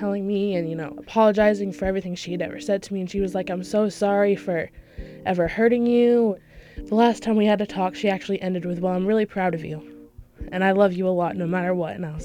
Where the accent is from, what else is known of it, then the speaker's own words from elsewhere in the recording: Kennebunk, Maine, United States; I'm from Kennebunk.